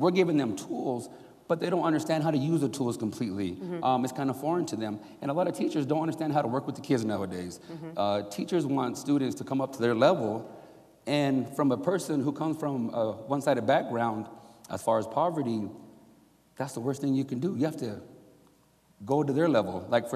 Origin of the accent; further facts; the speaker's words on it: Utah, United States; I'm from Utah. I'm half black and half white.